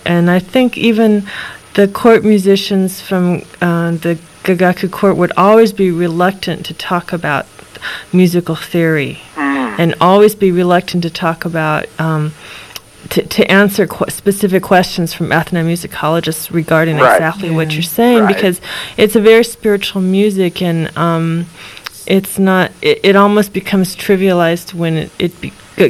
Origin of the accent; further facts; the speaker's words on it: United States; Since being Japanese American, there's the situation with this kind of ambiguity towards one's culture.